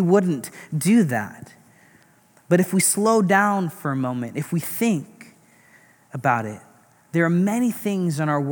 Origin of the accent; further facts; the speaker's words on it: India; And like I said, I'm Indian. My parents were born and raised in India, but I'm fourth generation Christian.